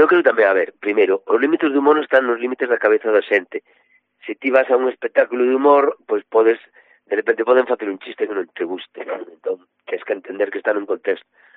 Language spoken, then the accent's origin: Galician; Galicia, Spain; ese humor negro que temos nos os galegos temos unha maneira de entender a morte completamente distinta ao resto de España.